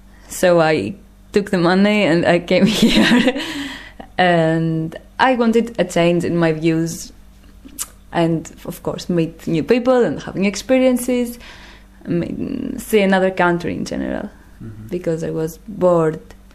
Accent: Greece; English is a second language; I come from Greece. I study philosophy in Athens.

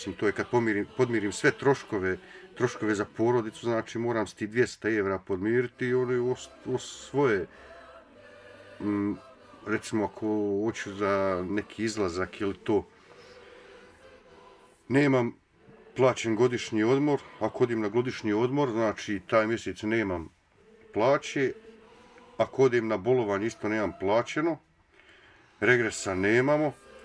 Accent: Bosnia & Herzegovina; Znači, mi smo došli tamo iz Bosne, i gdje god dođemo, mi smo jedni drugim najbliži

